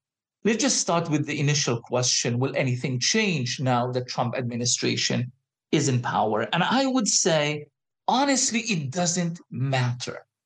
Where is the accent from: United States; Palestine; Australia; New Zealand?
Palestine; Gaza Strip; I was born and raised in Gaza in a refugee camp called Nusayrat